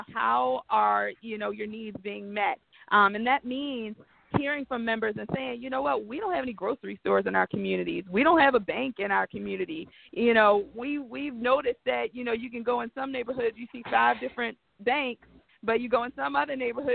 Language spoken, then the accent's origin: English; Baltimore, Maryland, United States; the things that I saw as a girl growing up in West Baltimore became assets